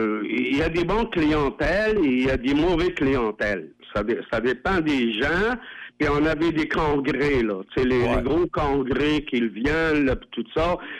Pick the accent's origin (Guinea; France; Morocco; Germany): Morocco; now in Quebec City, Canada; Je suis originel de Maroc, là.